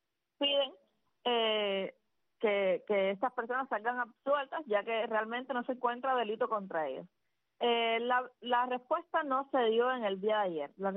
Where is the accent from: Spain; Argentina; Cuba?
Cuba; nosotros también somos ciudadanos cubanos